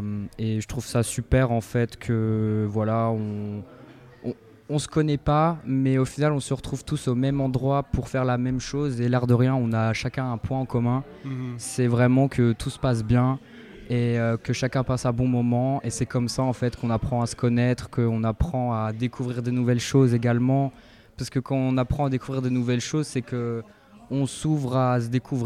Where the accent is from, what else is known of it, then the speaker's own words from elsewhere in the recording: Florenville, Wallonia, Belgium; now in Chiny, Belgium; Moi, je viens de Florentville, j'habite à Chigny.